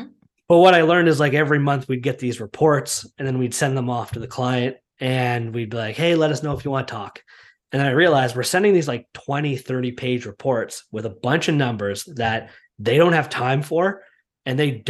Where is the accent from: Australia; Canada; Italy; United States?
Canada; Whitby, Ontario; Durham region, which is where I grew up in Whitby, Ontario, Oshawa, Ajax, Pickering, all those areas.